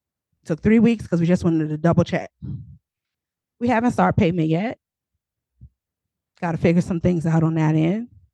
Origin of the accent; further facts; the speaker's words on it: the South, United States; And I'm saying behind because I'm from the South.